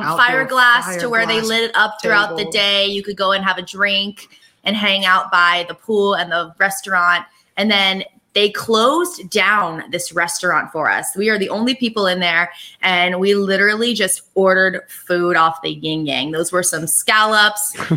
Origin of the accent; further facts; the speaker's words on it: Florida, United States; because I grew up in Florida, the Keys was only about 3 and 4 hours from me.